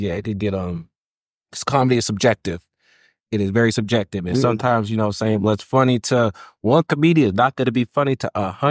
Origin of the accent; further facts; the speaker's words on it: Yuba City, California, United States; I'm from Yuba City. I'm from Yuba City.